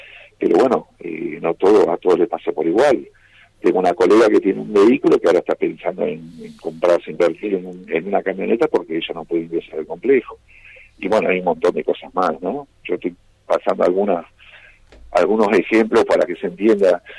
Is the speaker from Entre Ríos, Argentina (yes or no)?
yes; Gualeguaychú, Entre Ríos, Argentina; moved away; also born or lived in Buenos Aires; Yo viví siempre en ciudades, somos de Gualeguaychú, vivimos en Buenos Aires mucho tiempo, pero cuando me vine acá